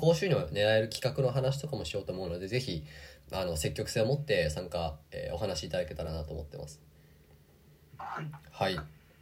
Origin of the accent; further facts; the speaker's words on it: Hiroshima, Japan; also born or lived in Okayama; もともと僕、広島県出身で、まあ、大学の時に5年ぐらい岡山にいて、